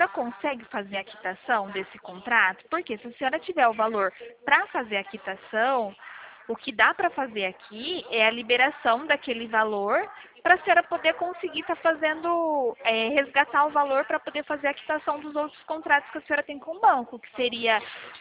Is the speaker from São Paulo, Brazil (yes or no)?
yes; Araçatuba, São Paulo, Brazil; Eu sou daqui de Araçatuba, pertinho.